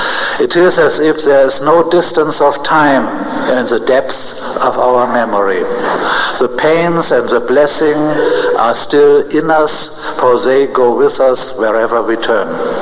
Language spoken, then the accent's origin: English; Hamburg, Germany; English is a second language; 1948, 3 years after the war, with the age of 22, I was repatriated to my hometown Hamburg, which still lay in ruins.